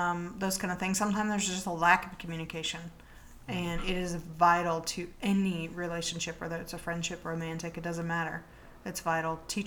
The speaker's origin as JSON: {"language": "English", "region": "the South", "country": "United States", "tie": "born or raised there", "said": "growing up in the South, well, two things is I was female."}